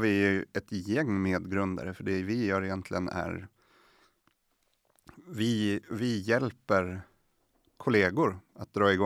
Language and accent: Swedish; Dalarna County, Sweden; now in Stockholm, Sweden; Jag är en mas från Dalarna som flyttat vidare söderut. Nu bor i Fruängen med fru och barn.